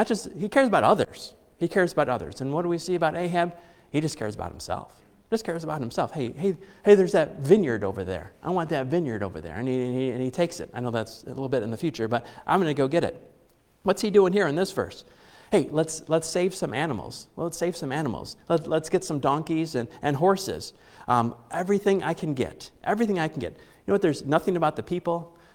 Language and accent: English; United States; I'm a Baptist, I'm an American, but I'm also a Christian.